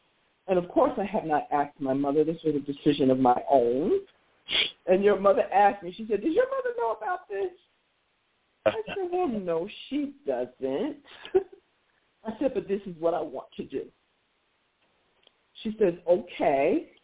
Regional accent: Hillside, New Jersey, United States; You know, Mike, we grew up in Hillside, New Jersey.

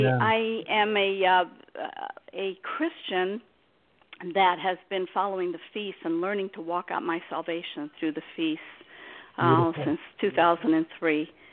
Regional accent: Tyler, Texas, United States; I'm from the Tyler area, and I just want to tell you that I'm so looking forward to meeting you when you come.

